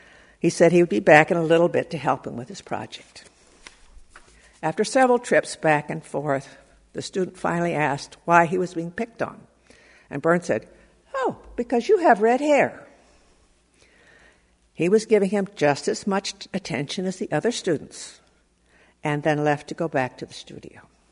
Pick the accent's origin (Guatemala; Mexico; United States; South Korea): Mexico; Growing up in Mexico, the people were warm and caring, deeply religious, and mostly very poor.